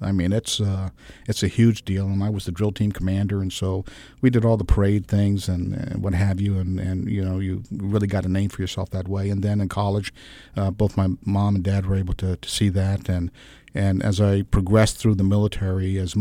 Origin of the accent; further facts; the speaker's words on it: Newport, Rhode Island, United States; I grew up in a Navy environment all of my life. And I often tell the story, Rebecca, of growing up in Newport, Rhode Island.